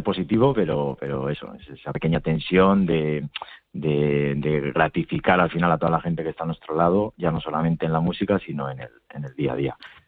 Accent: Basque Country, Spain; somos todos de la zona, somos del Duranguesado, pues de Abadiño, de Lorrio, de Durango, de Berriz

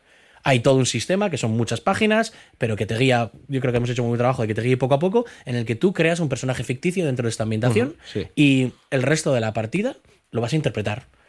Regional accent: Bilbao, Basque Country, Spain; yo que soy de aquí, de Bilbo

